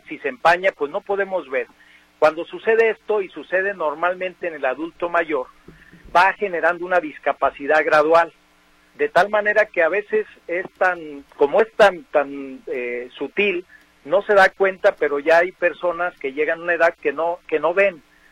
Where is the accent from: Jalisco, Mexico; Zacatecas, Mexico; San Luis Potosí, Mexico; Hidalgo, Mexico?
Jalisco, Mexico; soy de Jalisco